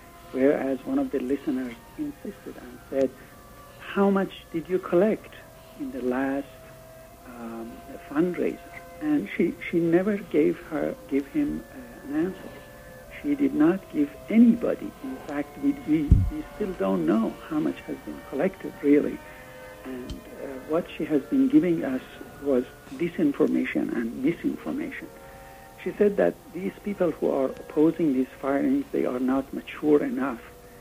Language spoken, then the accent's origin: English; Iran; English is a second language; I'm from Iran